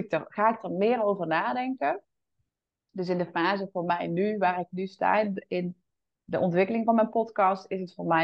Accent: North Brabant, Netherlands; Ik kom uit Brabant, Noord-Brabant, dus dat hoor je.

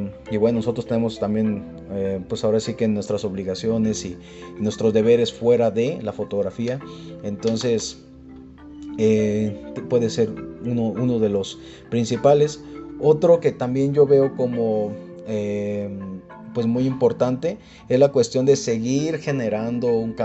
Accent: Lombardía, Michoacán, Mexico; el impacto inició como a nivel de mi pueblo, ¿no? Yo soy de Lombardía, Michoacán.

